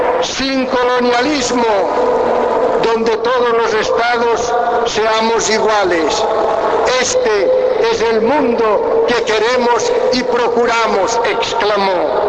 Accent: Catalonia, Spain; Como catalán, español, europeo, ciudadano del mundo

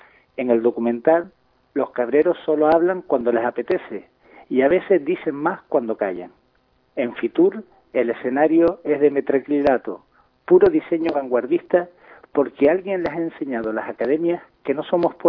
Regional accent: Canary Islands, Spain; Somos una marca que se llama Fuerteventura o Canarias y en Madrid nos ofrecen al mejor postor.

